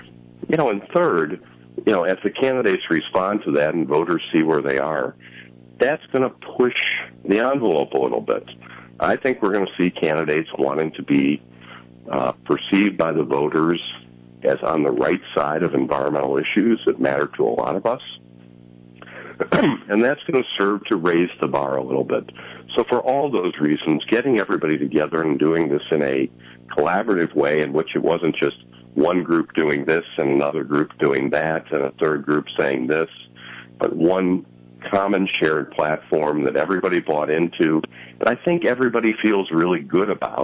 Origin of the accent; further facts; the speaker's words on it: Chicago, Illinois, United States; born there; Chicago's our home. I'm a Chicagoan. I live a mile and a half from where I was born on the far north side of Chicago.